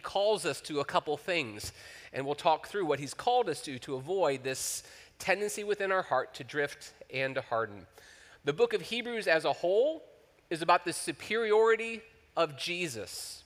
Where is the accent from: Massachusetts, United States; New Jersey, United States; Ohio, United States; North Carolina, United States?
Ohio, United States; and I was born and raised in Ohio